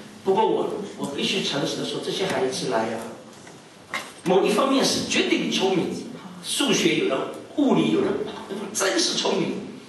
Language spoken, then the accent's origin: Chinese; China; 我们中国人最会读书